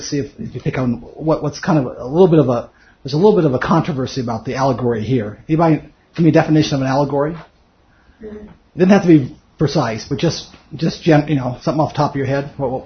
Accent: Miami, Florida, United States; I grew up in Miami, Florida, which has a large segment.

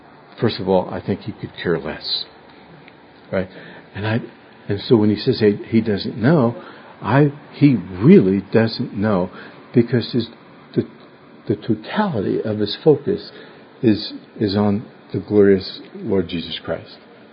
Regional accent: New York City, New York, United States; Growing up in New York City, I didn't learn how to swim.

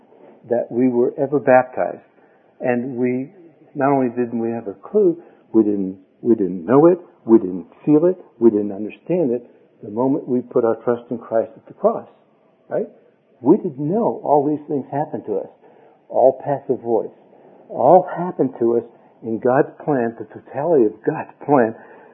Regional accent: New York, United States; accent: New York; getting back to my New York accent here.

